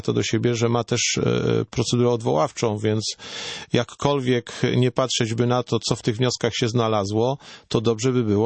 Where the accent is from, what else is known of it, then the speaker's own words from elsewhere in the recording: Lesser Poland, Poland; Też pozdrawiam, zwłaszcza, że jestem spod Krakowa